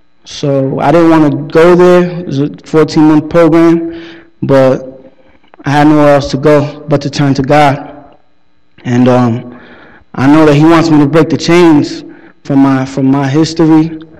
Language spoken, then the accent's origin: English; Jersey City, New Jersey, United States; I'm from Jersey City, New Jersey. I grew up in a broken home.